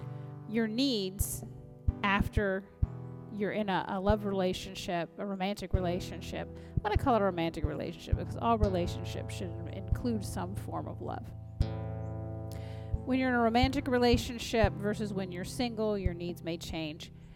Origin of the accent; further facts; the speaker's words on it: the South, United States; accent: Southern; I grew up in the South, you can probably tell by the way I talk